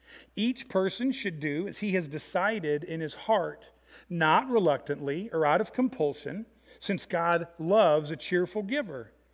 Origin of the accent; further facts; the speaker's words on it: Illinois, United States; Growing up in Illinois, one of my loves always was the outdoors, still is.